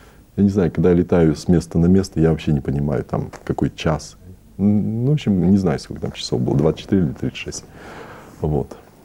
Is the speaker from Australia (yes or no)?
yes; Australia; Ну и что, если я из Австралии, я же не кенгуру, так ведь?